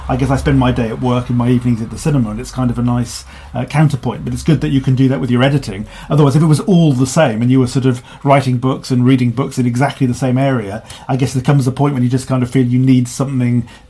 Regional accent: Wales, United Kingdom; I'm from Wales originally.

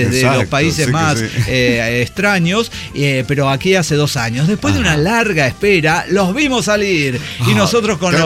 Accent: Toluca, State of Mexico, Mexico; Nosotros somos de Toluca.

